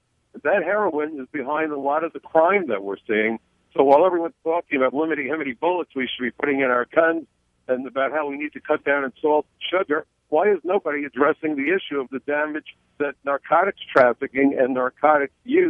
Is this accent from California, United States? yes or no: no; New York, United States; 15 of them since 9/11 as a New Yorker. My neighbors were killed. The ashes landed on us.